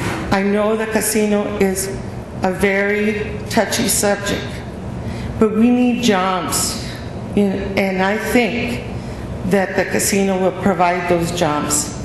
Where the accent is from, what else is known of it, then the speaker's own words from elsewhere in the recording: Glendale, Arizona, United States; I'm a native of Glendale.